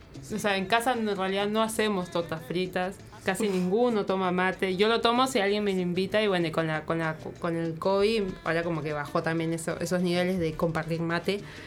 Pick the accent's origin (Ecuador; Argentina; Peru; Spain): Peru; el conchale también usamos algunos en Perú, el conchudo, o sea, yo soy, hay gente en Perú, no digo todos los peruanos, que usan mucho las lisuras